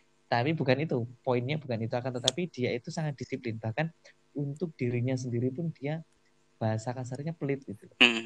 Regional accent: Java, Indonesia; karena kebetulan saya orang Jawa

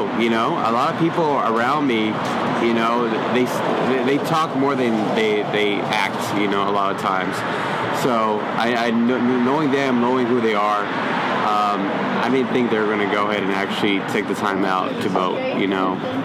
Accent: San Antonio, Texas, United States; also born or lived in Minnesota; So basically, I was in San Antonio, born and raised there. That was my home base, but I moved out to Minnesota and lived out there for 3 years.

